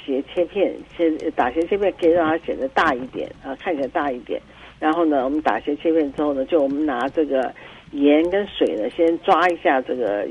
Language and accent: Chinese; Taipei, Taiwan; 沙茶酱是我们中国人比较，我尤其是台湾人特别喜欢一个酱料啊。